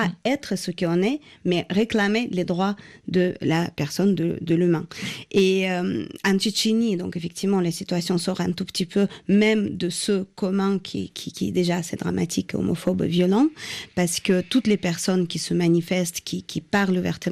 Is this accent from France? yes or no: no; Russia; Je suis russe d'origine, oui, tout à fait.